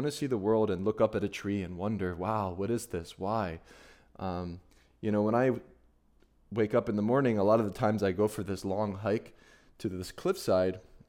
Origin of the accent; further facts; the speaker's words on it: Philadelphia, Pennsylvania, United States; I'll be sharing with you some photos from Philadelphia in this slideshow today, here from my hometown